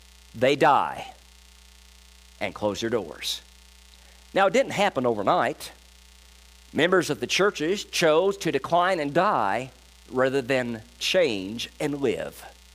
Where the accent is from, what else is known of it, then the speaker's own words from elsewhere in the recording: Louisville, Kentucky, United States; they will face the same fate as the Harmony Baptist Church in my hometown of Louisville, Kentucky.